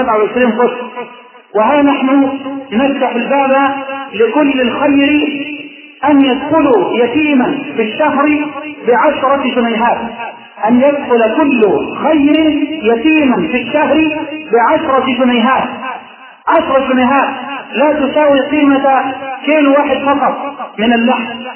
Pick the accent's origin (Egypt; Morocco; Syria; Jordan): Egypt